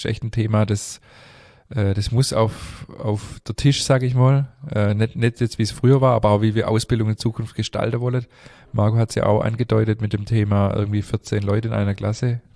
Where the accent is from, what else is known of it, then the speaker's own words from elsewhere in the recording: Stuttgart, Baden-Württemberg, Germany; born there; Ich bin in Stuttgart geboren